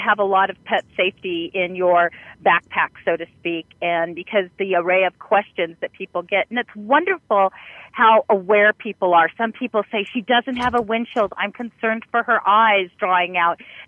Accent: California, United States; Southern California, since that is my hometown and yours as well

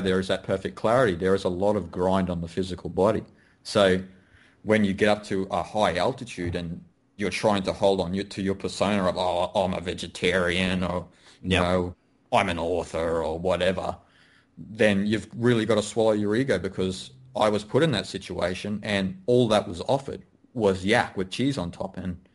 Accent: Australia; I am Australian, I am a male

